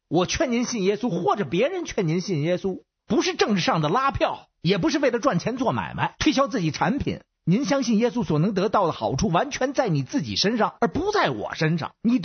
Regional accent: Beijing, China; 我是北京的

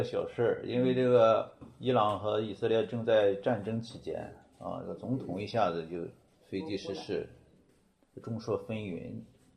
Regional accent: China; 不要以为我们是中国人，我们就跟以色列没什么关系啊

